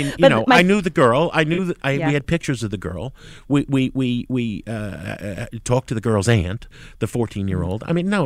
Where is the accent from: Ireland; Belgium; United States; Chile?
United States; Jersey City, New Jersey; now in New York, United States; I grew up in Jersey City. I go to school at NYU, but I've been here since 90, 91, and I love this city.